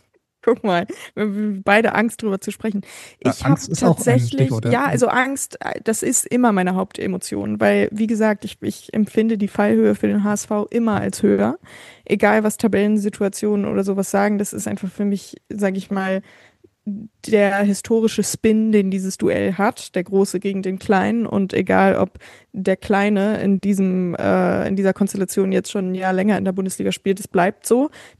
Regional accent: Hamburg, Germany; now in Berlin, Germany; auch als ich noch in Hamburg gewohnt habe, also ihr habt ja schon erwähnt, zugeschaltet aus Berlin, aber ich bin in Hamburg aufgewachsen

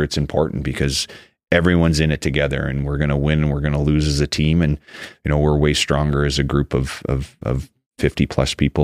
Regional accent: Ottawa, Ontario, Canada; growing up in Ottawa, there was lots of outdoor rinks.

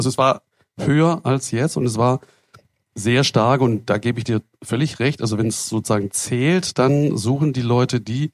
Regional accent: West Germany, Germany; Ich bin im Westen groß geworden

